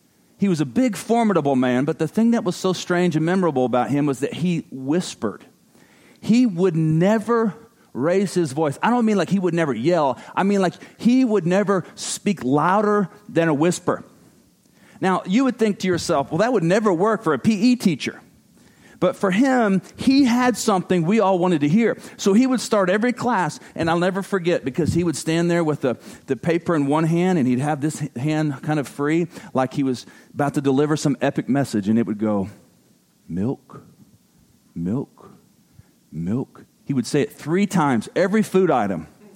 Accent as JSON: {"language": "English", "town": "Tulsa", "region": "Oklahoma", "country": "United States", "tie": "born or raised there", "said": "So I grew up in Oklahoma. Anybody from Oklahoma? Shout out for Oklahoma. That's about how it goes. And I went to an elementary school called Lewis and Clark Elementary School in Tulsa."}